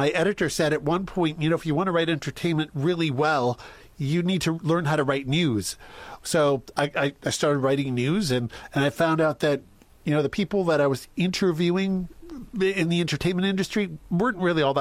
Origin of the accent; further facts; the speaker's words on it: Saskatchewan, Canada; I grew up in Saskatchewan on a farm. I'm the second of nine kids from a big Catholic family.